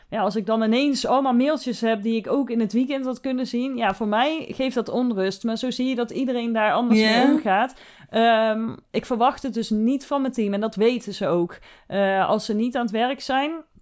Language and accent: Dutch; Netherlands; Maar dat is echt wel iets waar je als Nederlander aan moet wennen.